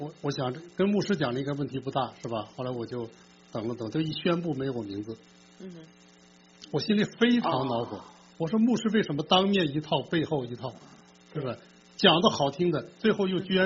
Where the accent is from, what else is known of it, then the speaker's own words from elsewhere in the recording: Beijing, China; 我是北京人，生在北京，长在北京。我是北京理工大学毕业，学的是自动控制和计算机。